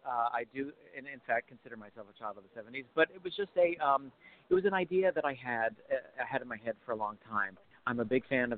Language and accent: English; New York City, New York, United States; And as a little gay kid growing up in the Bronx, I really related to her.